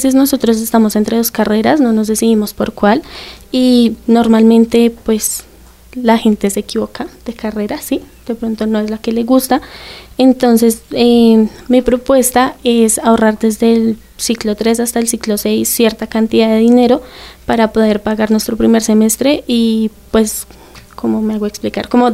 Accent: Bogotá, Colombia; tengo 17 años, soy de Bogotá

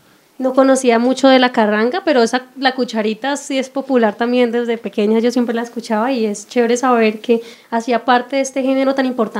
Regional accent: Valle del Cauca, Colombia; Sí, yo que soy del Valle, que les decía yo, la verdad, yo allá desde niña

